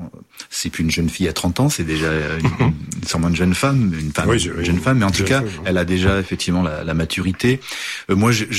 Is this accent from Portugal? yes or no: yes; Norte, Portugal; Moi, j'ai vraiment une culture populaire portugaise à la base. Je viens effectivement d'à côté de Miranda do Douro.